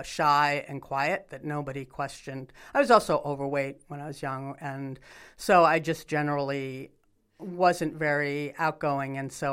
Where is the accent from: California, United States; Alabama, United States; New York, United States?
New York, United States; New York City; On the Lower East Side.